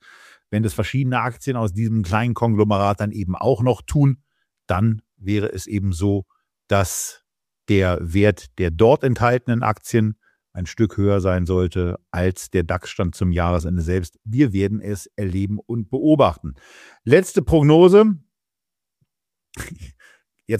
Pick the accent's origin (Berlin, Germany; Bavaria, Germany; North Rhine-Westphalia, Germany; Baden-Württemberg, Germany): Berlin, Germany; Und so sehr ich meine Heimatstadt liebe, es ist ja auch ganz gut, dass es nicht überall in Deutschland so aussieht wie in Berlin-Mitte